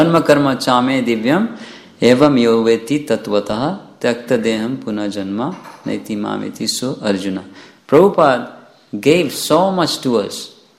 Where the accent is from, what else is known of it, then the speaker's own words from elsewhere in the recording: Fiji; now in Slovenia; This is Slovenia, I'm from Fiji, somebody's from America, somebody from Sweden.